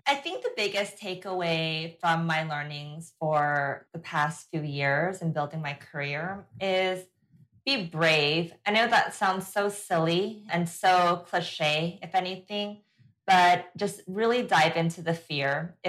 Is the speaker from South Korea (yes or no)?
yes; South Korea; I was obsessed with K-pop when I was growing up in Korea back in the early 90s.